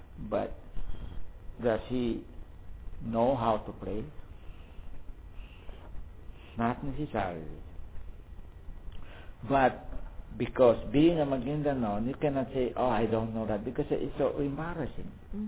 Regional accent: Mindanao, Philippines; English is a second language; It's like me. I'm from Mindanao. Nobody knows where I came from.

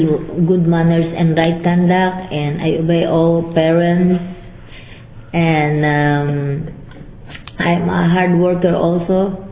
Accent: Philippines; I was raised and I was born in the Philippines on September 17, 1950.

